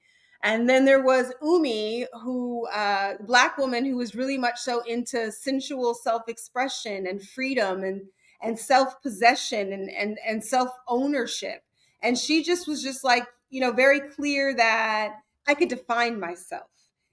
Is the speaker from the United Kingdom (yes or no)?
no; Milwaukee, Wisconsin, United States; My childhood growing up in Milwaukee was two things. It was the middle class and the safety of the middle class, and it was also an experience with just collapse.